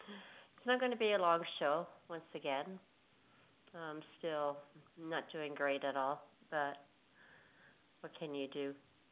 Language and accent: English; Canada; because, you know, I hail from Canada.